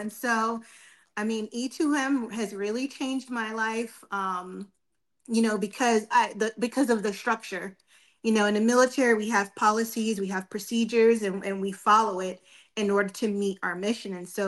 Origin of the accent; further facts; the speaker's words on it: Georgia, United States; born there; I was born in Georgia, served in the military for 20 years. Now I live in Georgia with my 11-year-old son